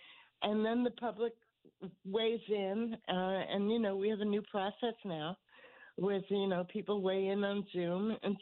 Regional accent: New Haven, Connecticut, United States; But, yes, I'm from New Haven, so I think our pizza rules.

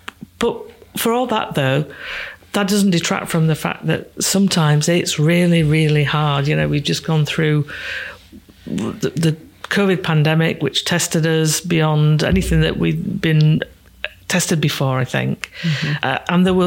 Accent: Yorkshire and the Humber, United Kingdom; I've been in Bradford, it's going on 4 years now, and I didn't know very much about Bradford before I came. I'm from Yorkshire

